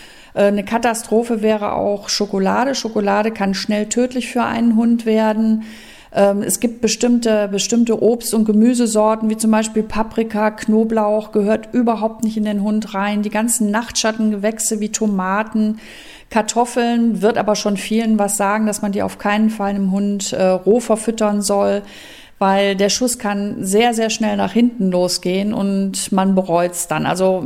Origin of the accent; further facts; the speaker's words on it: Velbert, North Rhine-Westphalia, Germany; also ich komme aus Velbert